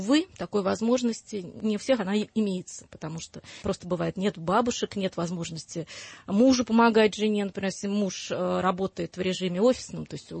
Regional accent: Moscow, Russia; я коренная москвичка, и город свой люблю.

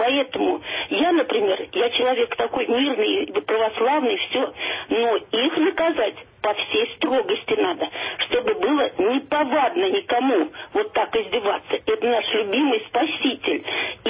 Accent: Moscow, Russia; Я из Москвы.

